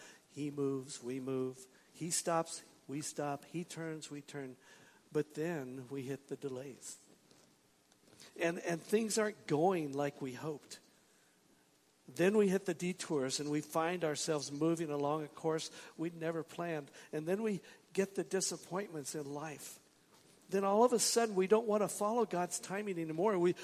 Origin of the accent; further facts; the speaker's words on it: Washington, United States; I'm from Washington State.